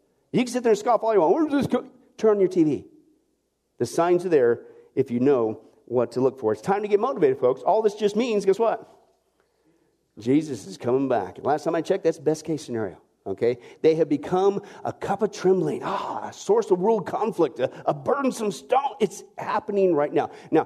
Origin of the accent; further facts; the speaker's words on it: Kansas, United States; I grew up in Kansas in the wheat fields, right?